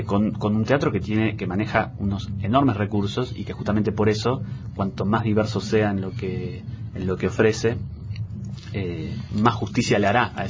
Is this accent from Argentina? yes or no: yes; Argentina; somos argentinos